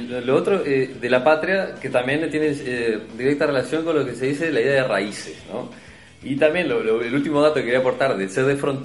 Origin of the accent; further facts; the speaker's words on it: Uruguay; porque soy uruguayo y tengo toda una cosa y tomo mate y me gusta el fútbol como un uruguayo promedio